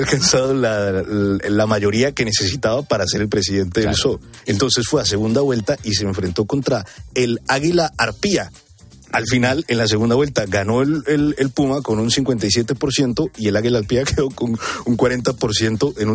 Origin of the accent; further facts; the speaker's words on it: Colombia; hace algunos días en mi país, en Colombia